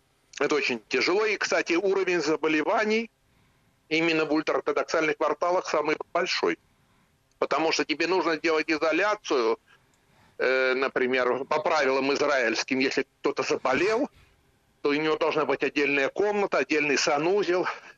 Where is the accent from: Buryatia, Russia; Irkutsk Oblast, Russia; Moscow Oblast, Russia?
Moscow Oblast, Russia; поскольку я сам вырос в Подмосковье, в квартире 50 метров с сестрой